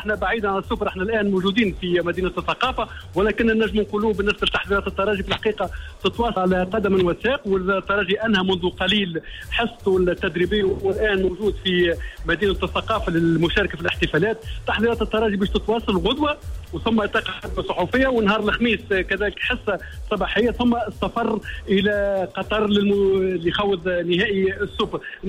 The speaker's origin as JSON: {"language": "Arabic", "country": "Tunisia", "said": "من حقنا كتونسيين اليوم نفتخروا"}